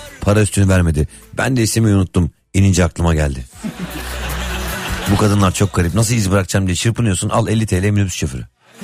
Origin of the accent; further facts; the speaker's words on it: Istanbul, Turkey; born there; İstanbul Bahçeşehir'de doğdum.